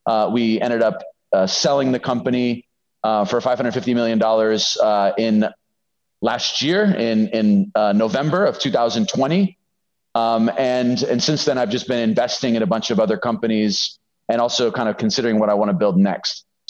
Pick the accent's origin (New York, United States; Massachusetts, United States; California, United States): California, United States; Like you said, I'm from California, and I drove from California to Costa Rica